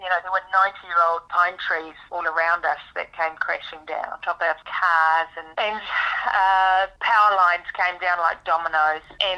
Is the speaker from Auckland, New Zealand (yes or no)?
yes; Wellsford, Auckland, New Zealand; I grew up in Wellsford. I grew up on a farm. My parents are still there on the same farm. And I always wanted to live rural.